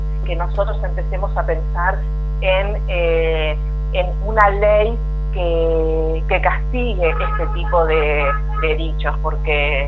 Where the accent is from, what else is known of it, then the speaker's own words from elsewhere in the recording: Argentina; nosotros como argentinos